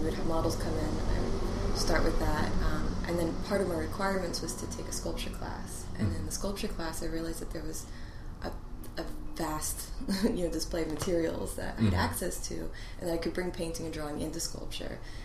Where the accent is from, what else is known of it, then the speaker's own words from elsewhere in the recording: Dallas, Texas, United States; moved away as an adult; now in East Coast, United States; I was born in Dallas and raised there up until I was about 20.